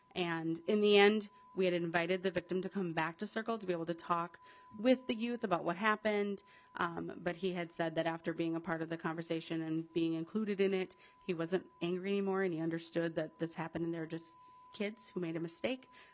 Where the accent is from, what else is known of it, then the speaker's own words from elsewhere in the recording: Minnesota, United States; from Yellow Medicine County.